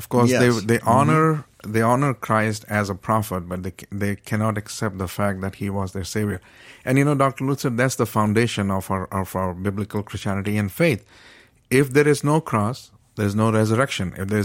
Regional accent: Pakistan; I grew up in Pakistan and a cross was not an issue, believe me.

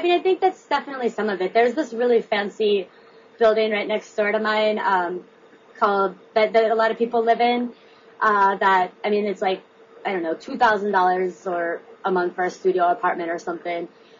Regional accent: Cincinnati, Ohio, United States; now in Brooklyn, United States; like I'm from Cincinnati, Ohio, and I feel like prices there at those kind of places are actually really similar.

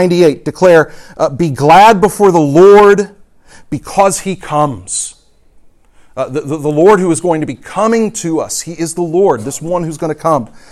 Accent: Houston, Texas, United States; When I was growing up in Houston, Texas, we were members of a large church that had a choir and an orchestra

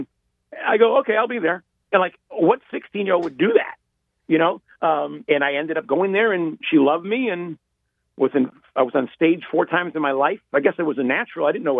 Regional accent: Detroit, Michigan, United States; now in California, United States; no, I actually live in California, but I'm from Detroit.

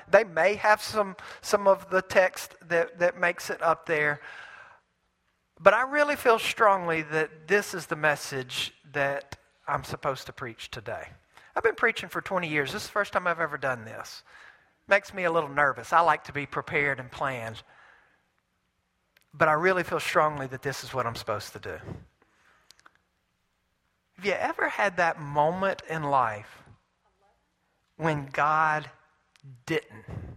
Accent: Mississippi, United States; I'm from Mississippi. We don't do Italian very well.

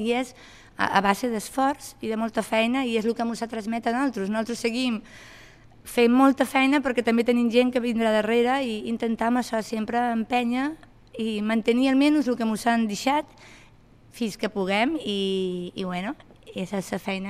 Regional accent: Sant Lluís, Balearic Islands, Spain; sempre hem estat a Punta Prima, som de Sant Lluís, però sempre hem estat a Punta Prima

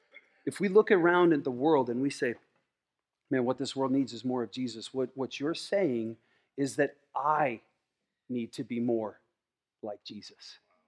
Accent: Iowa, United States; I grew up in Iowa. You know what that smells? That smells like money.

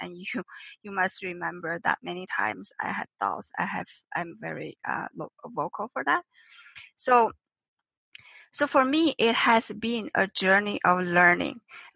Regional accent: China; English is a second language; moved away as an adult; now in Canada; I grew up in China. I was 28 when I came to Canada.

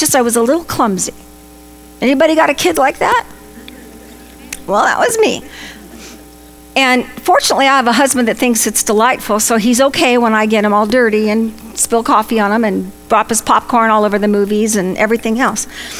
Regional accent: Venice, California, United States; I was born in Venice in 1950, and I learned how to swim in Venice Beach.

